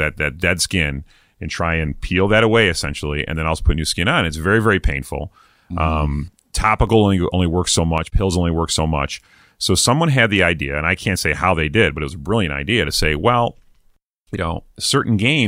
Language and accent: English; East Coast, United States; moved away; I'm from the East Coast originally.